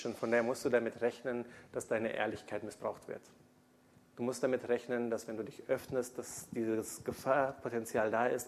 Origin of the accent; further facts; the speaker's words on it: Indonesia; ich bin in Indonesien aufgewachsen. Ich habe 16 Jahre dort gelebt.